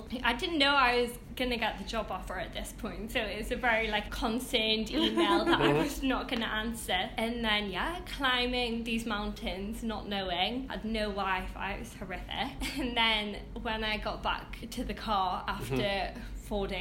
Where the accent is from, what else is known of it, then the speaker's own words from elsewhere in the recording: Ponteland, North East England, United Kingdom; Okay, so I grew up in Ponteland and I just went to my local comprehensive school.